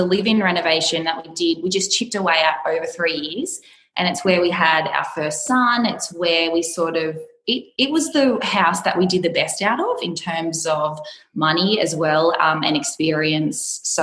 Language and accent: English; Maitland, New South Wales, Australia; also born or lived in London, United Kingdom; We bought our first home about 40 minutes away from here, closer to my hometown of Maitland.